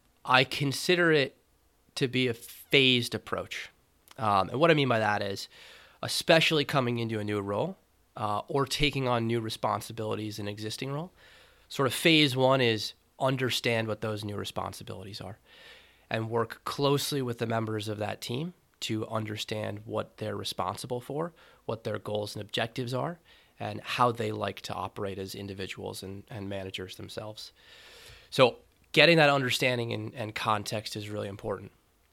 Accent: United States; You know, as an American moving abroad, I think moving to a place like Paris or Madrid would be difficult.

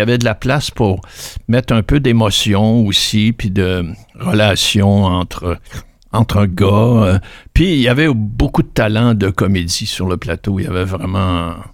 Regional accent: Granby, Quebec, Canada; Moi, je viens de Granby. On était cinq gars de Granby

